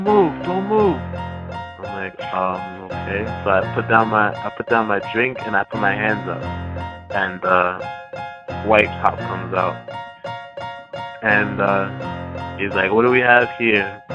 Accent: New York, United States; We're from New York. We always just cross the street.

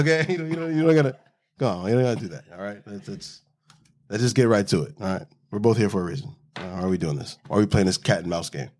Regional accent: Florida, United States; I'm from Florida. I've seen plenty of roaches.

